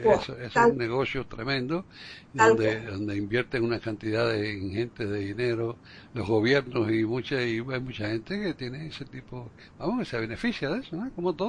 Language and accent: Spanish; Havana, Cuba; yo cuando nací, me crié en La Habana, ahí en mi casa no había aire acondicionado